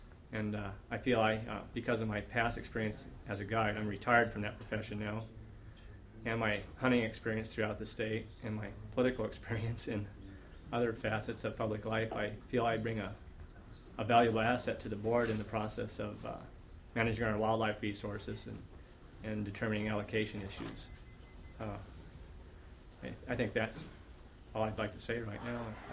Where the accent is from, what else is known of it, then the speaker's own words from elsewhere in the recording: Palmer, Alaska, United States; I'm a lifelong resident of Alaska. I was born and raised in Palmer, Alaska.